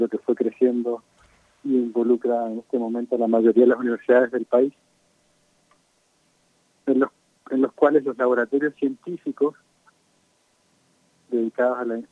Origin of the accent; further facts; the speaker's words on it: Zapala, Neuquén, Argentina; Yo crecí en Zapala, casi toda mi familia está ahí, mi hermano, mi madre, mi padre, mi sobrinito.